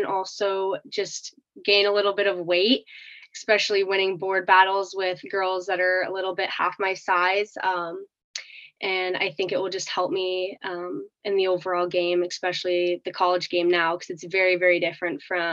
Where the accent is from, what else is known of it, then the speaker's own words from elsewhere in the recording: Plattsburgh, New York, United States; growing up in Plattsburgh, it was kind of hard to get as much exposure.